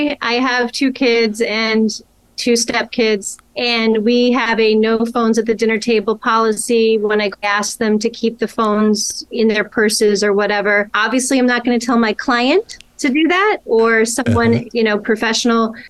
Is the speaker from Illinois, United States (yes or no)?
yes; Chicago, Illinois, United States; I grew up in Chicago, the best city in the world.